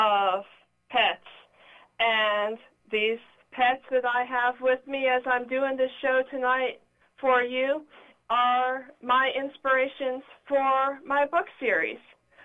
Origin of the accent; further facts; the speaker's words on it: Plano, Texas, United States; I grew up in Plano, Texas, and I was raised in a house full of animals